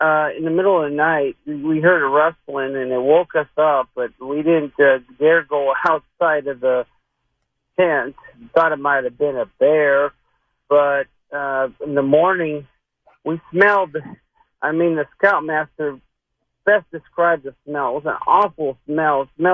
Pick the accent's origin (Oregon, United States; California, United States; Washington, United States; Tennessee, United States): Washington, United States; Whidbey Island; I'm 62 years old, but I grew up in Washington State on Whidbey Island.